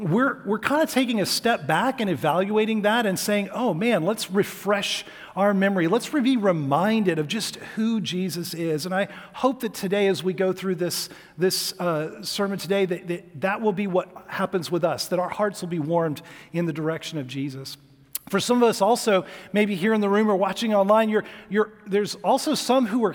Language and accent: English; Atlanta, Georgia, United States; Like, I'm from Atlanta. We know that Coke is a little better than Pepsi.